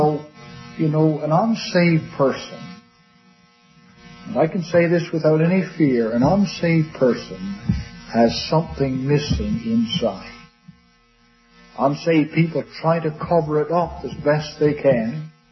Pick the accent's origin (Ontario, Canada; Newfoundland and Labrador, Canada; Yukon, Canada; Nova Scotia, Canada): Newfoundland and Labrador, Canada; moved away as an adult; also born or lived in Calgary; And then after I graduated from university, I moved from Newfoundland to Calgary, and that's when I worked in the oil business in oil exploration research, and I spent a number of years there.